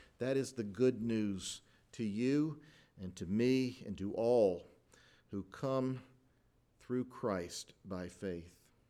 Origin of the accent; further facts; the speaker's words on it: Lakeland, Florida, United States; I grew up in Lakeland, Florida, where my father worked for the city of Lakeland.